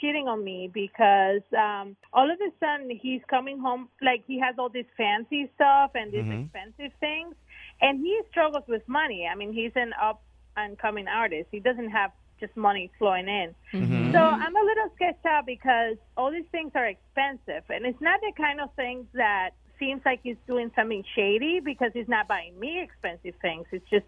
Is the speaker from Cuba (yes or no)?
yes; Cuba; I'm Cuban.